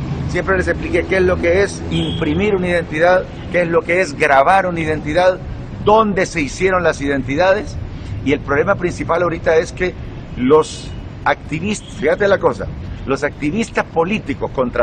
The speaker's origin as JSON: {"language": "Spanish", "country": "Honduras", "said": "exijo, como hondureño que representa a la mayoría"}